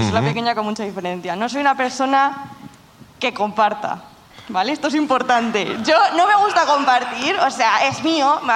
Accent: Madrid, Community of Madrid, Spain; De Carabanchel.

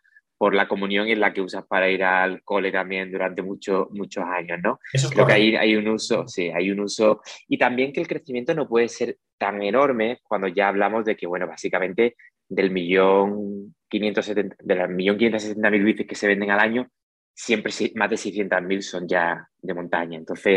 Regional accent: Spain; accent: central Spain (meseta); Yo creo que por mi acento podéis ver que centralismo no se mueve, no se mueve de la meseta

